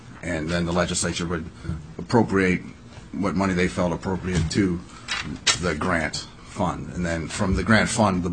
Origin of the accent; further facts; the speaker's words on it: Alaska, United States; I'm from Southeast, so I call them kings. I don't call them Chinooks.